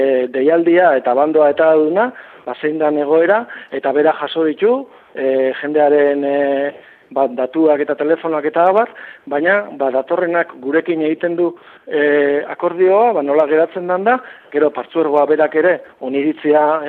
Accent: Oñati, Basque Country, Spain; moved away; Gu, izatez, Oñatiarra gara, baina 23 urten apenas egon garen Oñatin. Urrin geratzen zaigu, eta era berean gertu.

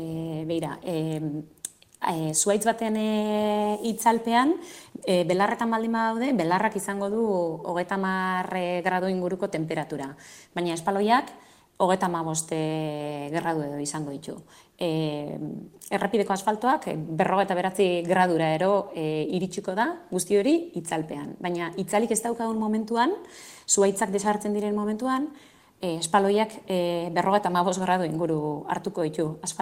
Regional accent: Arrasate, Basque Country, Spain; now in Pamplona, Spain; ni arrasatearra jatorriz da Iruñan bizi naiz

